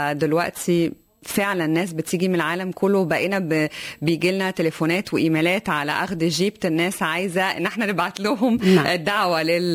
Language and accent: Arabic; Egypt; فبنتيح الفرصة لمئات من الطلبة المصريين يستفيدوا بخبرات عالمية في بلدنا مصر.